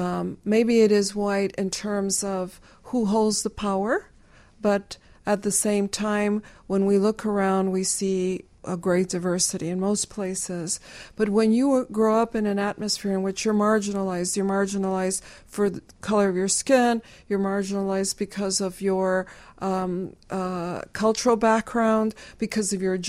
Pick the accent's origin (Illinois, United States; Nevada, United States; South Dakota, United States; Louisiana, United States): Illinois, United States; Chicago; I talk about my growing up in Chicago and how it was in my home